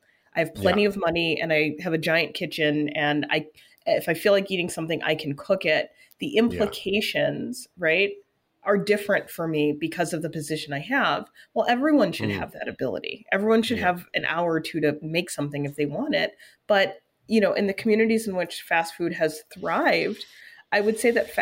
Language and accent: English; Midwest, United States; You know, I'm a Midwesterner.